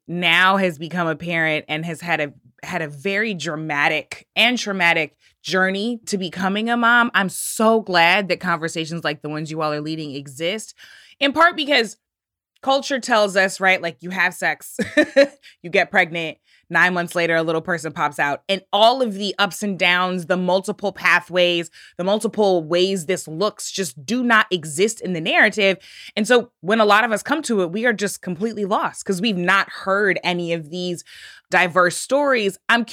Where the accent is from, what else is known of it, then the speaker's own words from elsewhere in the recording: Missouri, United States; Like, I was closing in on 30, and I grew up in St. Louis County, not far from Ferguson.